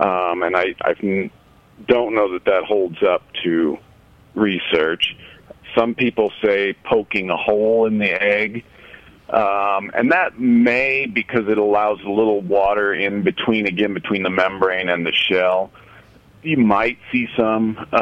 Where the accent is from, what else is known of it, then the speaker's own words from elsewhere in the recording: Midwest, United States; I'm still from the Midwest, where we overcook things, I guess.